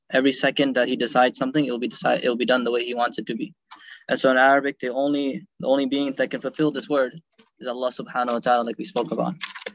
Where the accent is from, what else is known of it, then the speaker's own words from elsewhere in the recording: United States; born there; I'm not special because I was born in America.